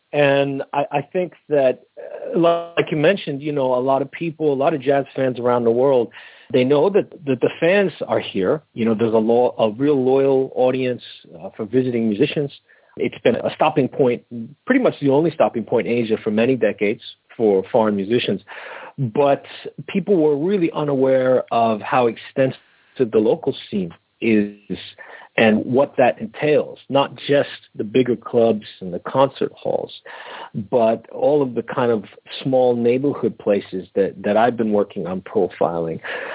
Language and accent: English; Brooklyn, New York, United States; now in Japan; I was born and raised in Brooklyn.